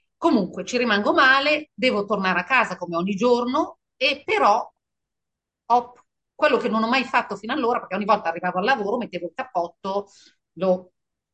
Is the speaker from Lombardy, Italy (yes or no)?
yes; Milan, Lombardy, Italy; also born or lived in Paris / Israel; sono cresciuta in Via Guastalla, ho studiato a Parigi, in Israele, insomma ho fatto un po' il giro del mondo e 18 anni fa sono tornata a Milano.